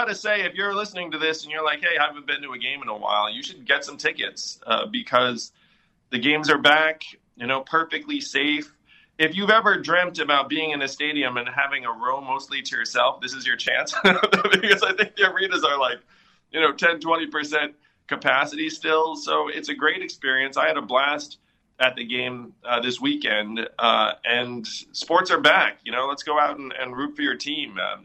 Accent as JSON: {"language": "English", "region": "New York", "country": "United States", "said": "Well, I'm saying as a New Yorker, like, of course, if the Knicks were somehow to win the title"}